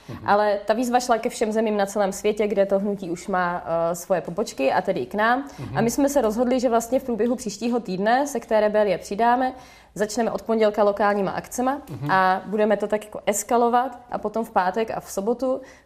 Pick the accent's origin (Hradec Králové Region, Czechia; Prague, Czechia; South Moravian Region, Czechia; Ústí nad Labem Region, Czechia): South Moravian Region, Czechia; Brno; Za nás, já jsem z Brna, tak za nás můžu říct